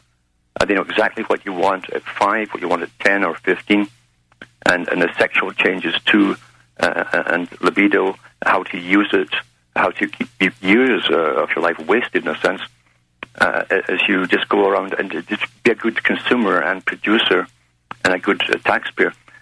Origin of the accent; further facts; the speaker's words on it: United Kingdom; But I got into it very early on because growing up in Britain during the time I grew up, I could sense there were massive changes.